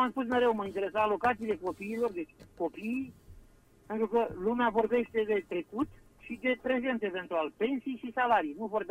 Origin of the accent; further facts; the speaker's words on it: Rogojelu, Gorj County, Romania; sunt un om care sunt din Gorj, sunt din zona din Rogojelu, deloc am crescut, am copilărit. Am învățat carte în Târgu Jiu, m-am întors în județ